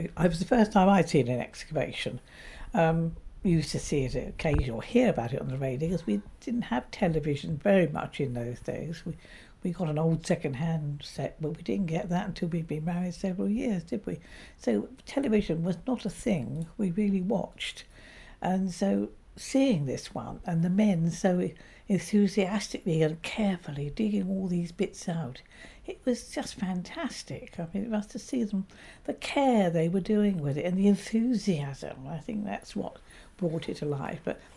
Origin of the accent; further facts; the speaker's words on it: London, United Kingdom; I was born in London, at Tooting. And so, sort of, I'm a Londoner born.